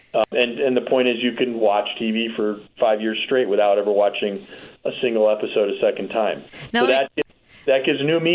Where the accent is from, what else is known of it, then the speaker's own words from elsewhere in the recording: Chicago, Illinois, United States; being a Chicagoan.